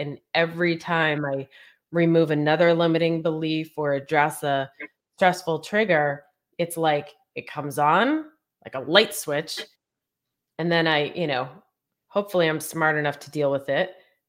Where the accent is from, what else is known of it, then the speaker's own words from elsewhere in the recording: Northeast, United States; I grew up Irish Catholic in the Northeast.